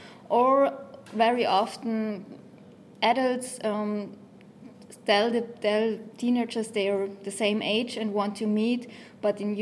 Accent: Innsbruck, Tyrol, Austria; English is a second language; I'm from Innsbruck, Austria.

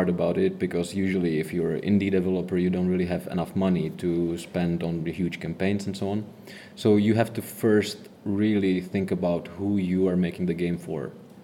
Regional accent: Czechia; I'm from Czech Republic.

